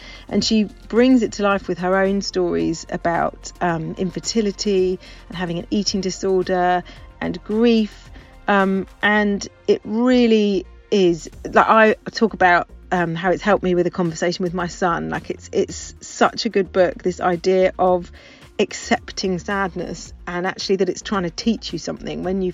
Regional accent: Stroud, South West England, United Kingdom; So I grew up near Stroud in Gloucestershire

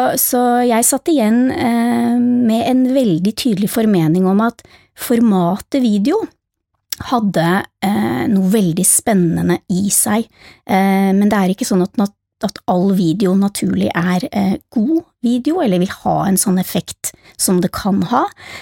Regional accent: Oslo, Norway; Kanskje ikke helt den retningen min familie hjemme i Oslo hadde sett for seg

